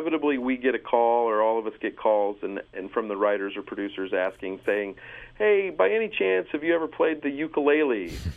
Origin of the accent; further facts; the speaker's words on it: Kansas City, United States; I grew up in Kansas City, like I said, and I was near Leavenworth, Kansas, and there's a lot of prisons there.